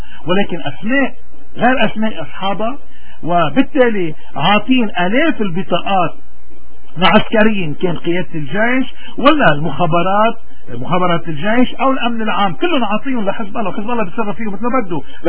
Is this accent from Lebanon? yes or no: yes; Lebanon; نحن بدنا نعرف كلبنانيين مين اللي ودى هودي اللي دفنوا حزب الله